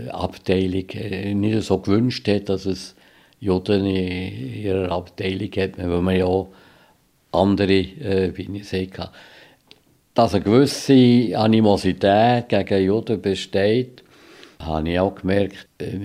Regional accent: Bern, Switzerland; Aber ich habe mich als Berner und Schweizer gefühlt. Und für mich war Jude nichts anderes Besonderes gewesen.

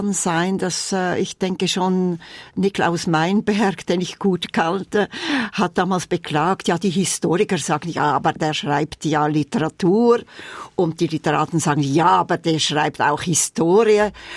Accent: Glarus, Switzerland; Ich bin ja in Glarus geboren, habe als Kind immer von dieser Figur gehört

